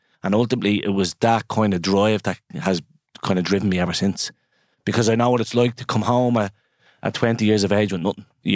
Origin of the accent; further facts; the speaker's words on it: Ballymun, Leinster, Ireland; I'm from Ballymun originally, and I played schoolboy football.